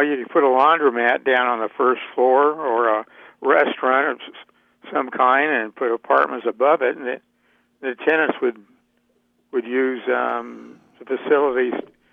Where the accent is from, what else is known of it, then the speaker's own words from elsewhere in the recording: Santa Barbara, California, United States; born there; Although when I was born in Santa Barbara, my parents lived a block and a half from East Beach, and my dad worked in the oil fields.